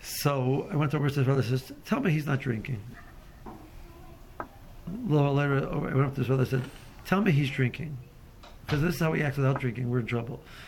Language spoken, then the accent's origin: English; Cleveland, Ohio, United States; I grew up in Cleveland. Beer was associated with motorcycle driving.